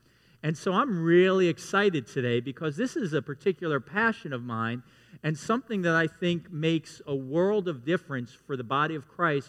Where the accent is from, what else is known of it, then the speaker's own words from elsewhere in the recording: New York, United States; I'm the oldest of five, and we grew up in New York, and we didn't have a lot of money